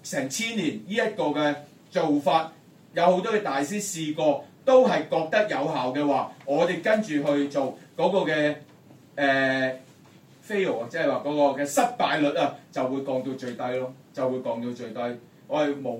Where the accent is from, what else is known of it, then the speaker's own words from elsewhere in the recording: China; 就是我們中國人最常用的